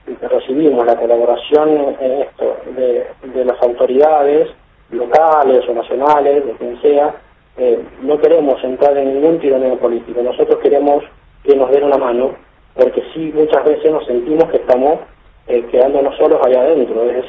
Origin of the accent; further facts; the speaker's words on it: Mendoza, Argentina; ¿Qué prioridades tenemos nosotros ahora acá, como mendocinos, con respecto a esta situación?